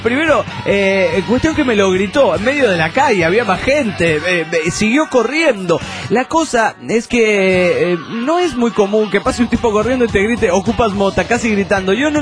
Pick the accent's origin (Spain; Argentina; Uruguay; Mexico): Mexico; soy mexicano hasta la madre, hasta la puta madre.